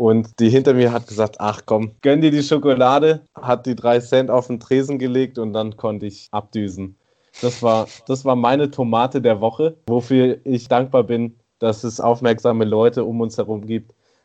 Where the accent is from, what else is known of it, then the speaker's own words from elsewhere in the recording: Hamburg, Germany; ich komme ja aus Hamburg